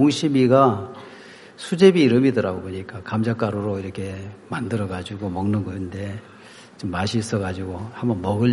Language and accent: Korean; Gangwon, South Korea; 저도 원래 강원도 사람이었는데 돌다 보니까 또 다시 여기로 왔습니다.